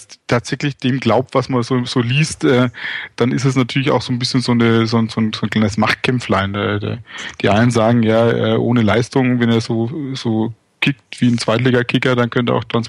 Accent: Nuremberg, Bavaria, Germany; moved away as an adult; now in Frankfurt, Germany; Ich bin aus der Nürnberger Ecke nach Frankfurt beruflich gezogen

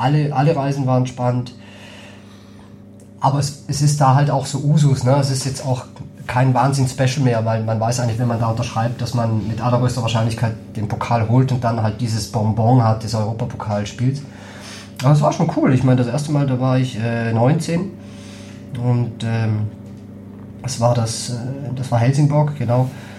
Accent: St. Gallen, Switzerland; also born or lived in Geneva; now in Hamburg, Germany; Und ich komme aus St. Gallen, also das heißt, ich habe in Genf gewohnt und irgendwie war mir nach was Neuem.

